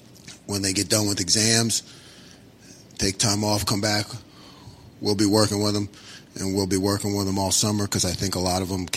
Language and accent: English; Philadelphia, Pennsylvania, United States; You know, I'm from Philly, so I kind of like that guy.